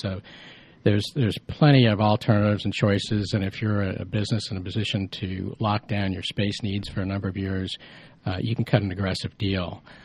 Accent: New Jersey, United States; moved away as an adult; also born or lived in St. Louis; now in Atlanta, United States; I grew up in New Jersey, and I got my professional start in New York City as well as St. Louis.

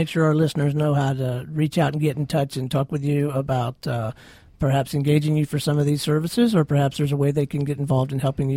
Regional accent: Pensacola, Florida, United States; At the same age, I grew up in Pensacola, Florida, and the extent of my travels went as far as Panama City.

